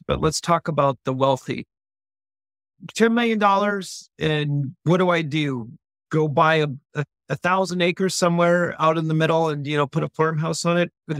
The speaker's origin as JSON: {"language": "English", "region": "Alaska", "country": "United States", "moved": "yes", "said": "I'm originally from Alaska, and I have five kids and two boys, and we took a guy's trip, a father and son trip back up to Alaska."}